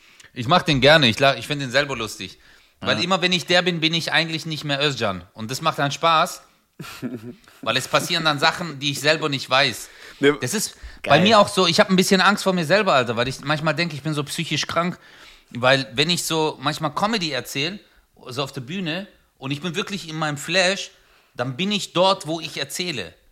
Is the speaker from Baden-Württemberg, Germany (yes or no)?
yes; Stuttgart, Baden-Württemberg, Germany; ey, wo kommst du her? Ich so, Stuttgart.